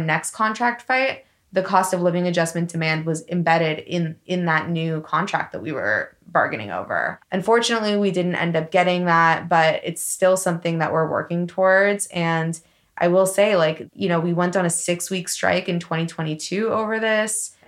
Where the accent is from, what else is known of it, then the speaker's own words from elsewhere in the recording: Los Angeles, California, United States; also born or lived in Seattle; now in Santa Cruz, United States; But I grew up in Los Angeles. I went to college in Seattle, moved back to LA.